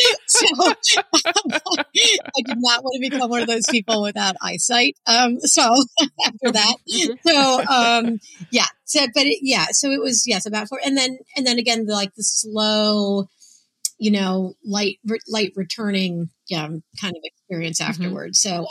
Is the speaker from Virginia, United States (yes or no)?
no; Ohio, United States; I grew up in Ohio near Cleveland, and my brother still lives there.